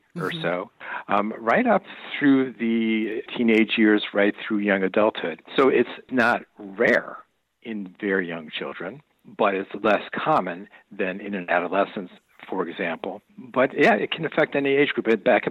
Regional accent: Waterbury, Connecticut, United States; I'm a Connecticut native, born and raised in Waterbury. I went to UConn as an undergrad, UConn Medical School

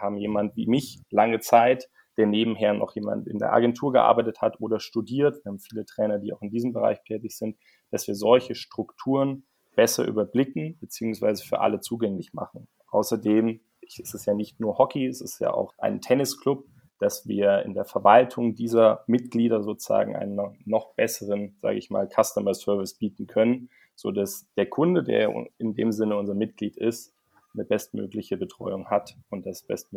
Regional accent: Munich, Bavaria, Germany; born there; Ja, bin gebürtiger Münchner, auch wenn man es nicht vielleicht raushört direkt, 27 Jahre alt. Ja, bin beim ASV München groß geworden

